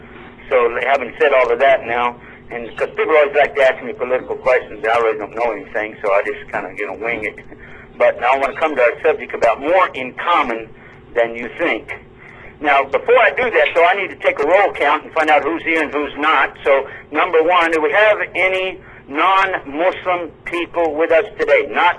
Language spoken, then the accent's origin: English; Texas, United States; And I'm from Texas, and I'm proud of it. And as we say in Texas, don't mess with Texas.